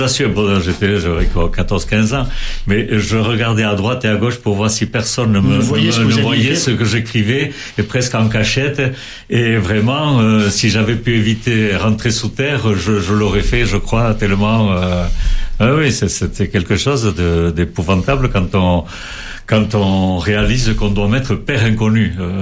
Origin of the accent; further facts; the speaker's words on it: Saint-Étienne-de-Baïgorry, Nouvelle-Aquitaine, France; born there; Et moi, je suis né à Saint-Étienne-Baïgorry, au Pays Basque, dans la Basse Navarre. Mais il y a que 8 kilomètres qui nous séparent de la frontière basque-espagnole.